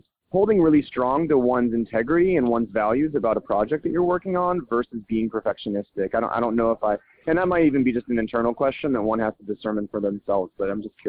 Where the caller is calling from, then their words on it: Salisbury, Maryland, United States; I'm calling from Salisbury, Maryland. I'm working right now over here.